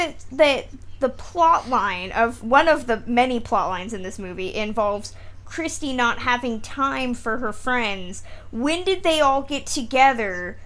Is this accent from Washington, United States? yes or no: no; California, United States; I'm from California